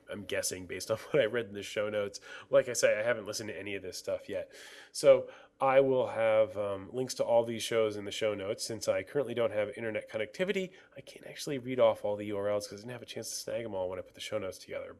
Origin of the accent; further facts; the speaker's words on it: New Jersey, United States; now in Pennsylvania, United States; since I'm a transplant from New Jersey living in Pennsylvania, well, there's just another connection there.